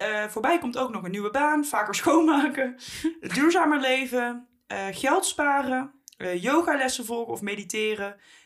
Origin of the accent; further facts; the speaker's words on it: Holland, Netherlands; Nee, ik ben gewoon een Hollander.